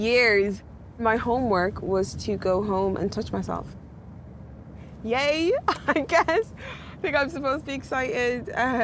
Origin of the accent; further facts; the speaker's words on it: Ireland; I grew up in Ireland, which is obviously Catholic country. My parents are Catholic and Christian.